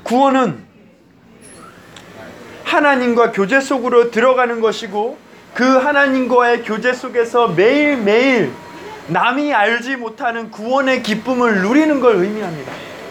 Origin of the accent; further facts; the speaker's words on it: South Korea; now in United States; 물론 제가 한국인이니까 한국인에게 먼저